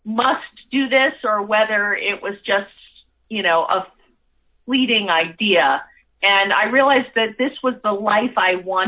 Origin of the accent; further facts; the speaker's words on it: St. Petersburg, Florida, United States; which is in my hometown, on the coast of Tampa Bay, where I grew up.